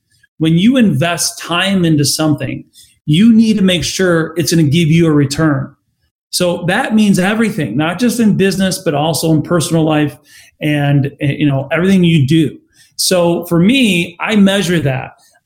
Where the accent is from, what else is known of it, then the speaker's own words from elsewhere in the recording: Ireland; I call it the end of the rainbow. I'm Irish.